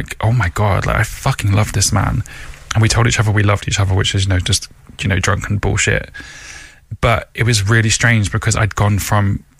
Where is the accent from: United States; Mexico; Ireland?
Ireland; I should say Irish because I am Irish.